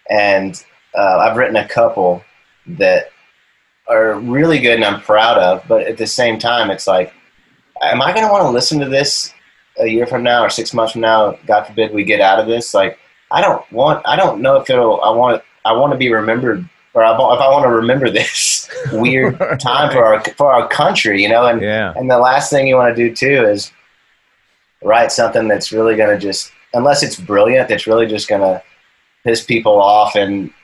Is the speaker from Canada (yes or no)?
no; Nashville, Tennessee, United States; And my parents moved here pregnant with me, and I was born here in Nashville. And so I grew up, you know, buried in country music